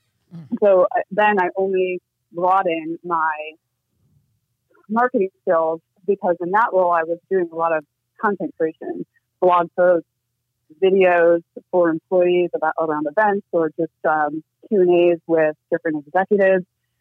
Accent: Michigan, United States; now in Arizona, United States; And I'm originally from Michigan, from the Midwest. So moving to Arizona was a bit of a, horse keeping culture shock

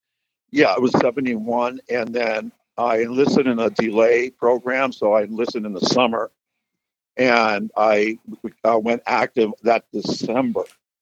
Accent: San Francisco, California, United States; You know, what a lot of people don't know is that, I grew up in San Francisco.

